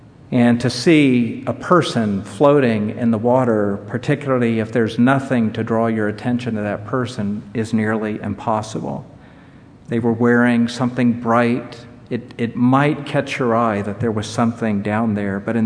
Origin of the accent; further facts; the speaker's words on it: Indianapolis, Indiana, United States; My hometown is Indianapolis, Indiana